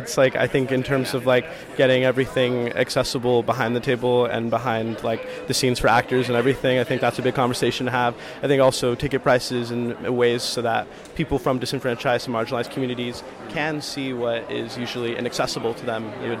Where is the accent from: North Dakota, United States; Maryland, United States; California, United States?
California, United States; Palm Springs; I'm from Palm Springs, California.